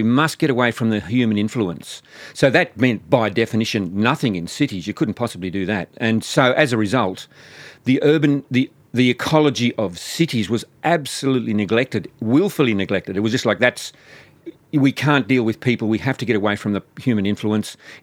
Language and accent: English; New South Wales, Australia; it was on the urban birds of my hometown in New South Wales.